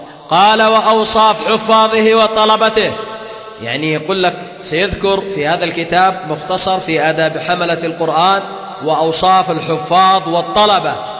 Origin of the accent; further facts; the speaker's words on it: Yemen; ورأيت أهل بلدنا اليمن، هكذا حماها الله تعالى